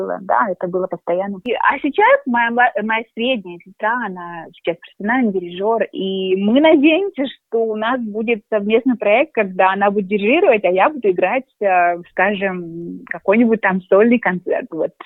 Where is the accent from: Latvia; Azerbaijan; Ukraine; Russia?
Russia; Khabarovsk, Khabarovsk Krai; now in Australia; это было в 98 году. Я, моих две младшие сестры, мама и папа, мы приехали из Хабаровска.